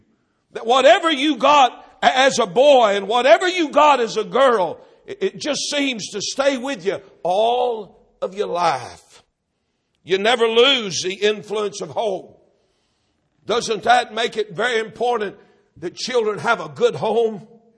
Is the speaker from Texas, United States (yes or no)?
yes; Texas, United States; My wife and I go back to a little old, that orphan's home we were raised in North Texas.